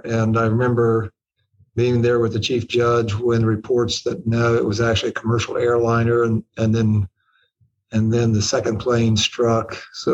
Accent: Anderson, Indiana, United States; came back to my hometown of Anderson, Indiana.

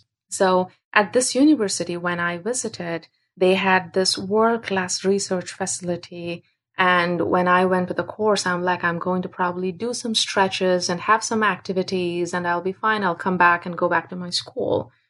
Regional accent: Bangalore, Karnataka, India; people growing up in India, I grew up in Bangalore, which is a huge city and very busy and quite globalized and impacted by Western culture.

